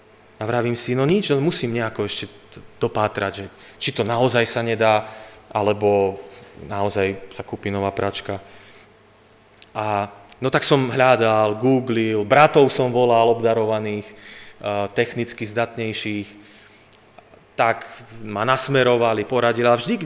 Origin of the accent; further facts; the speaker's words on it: Poprad, Prešov Region, Slovakia; ja som z Popradu a potrebujem naozaj pomôcť